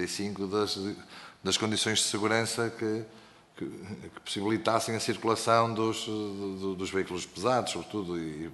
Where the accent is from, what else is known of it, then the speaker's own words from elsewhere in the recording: Guimarães, Norte, Portugal; Porque eu sou de Guimarães e conheço relativamente bem a zona, não é?